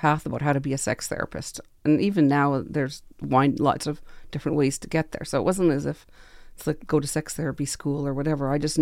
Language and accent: English; Quebec, Canada; I grew up in Quebec, and I went to Cégep after high school.